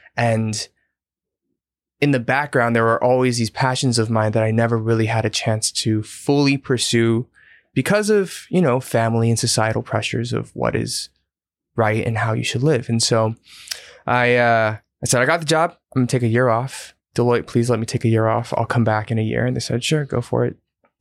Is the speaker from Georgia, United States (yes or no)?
yes; Atlanta, Georgia, United States; also born or lived in Boston; I was born in Atlanta, Georgia.